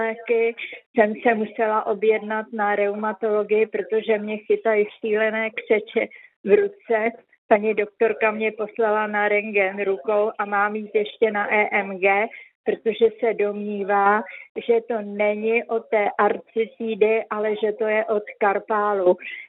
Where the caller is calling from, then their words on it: Prague, Czechia; jsem z Prahy